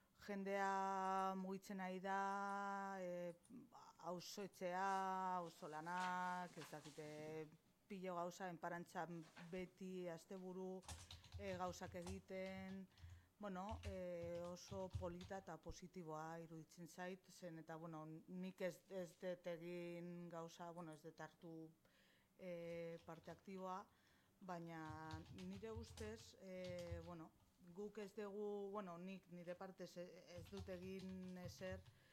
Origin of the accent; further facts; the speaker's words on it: San Sebastián, Basque Country, Spain; bai, egiatarra naiz, eta, bueno, oso arrunago, nik egian jaio nintzen